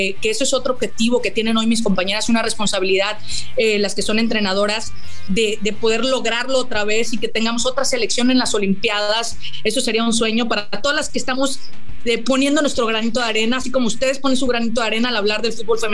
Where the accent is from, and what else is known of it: Cancún, Quintana Roo, Mexico; born or raised there